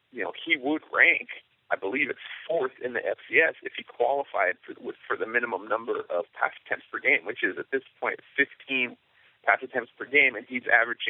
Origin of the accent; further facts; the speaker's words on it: Fresno, California, United States; Yeah, just to talk about the Fresno connection, I'm from Fresno originally.